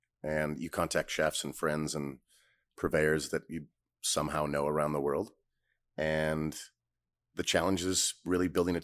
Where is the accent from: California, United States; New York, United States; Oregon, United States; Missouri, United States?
California, United States; No, I'm not a SoCal boy. Yeah, I grew up in NorCal.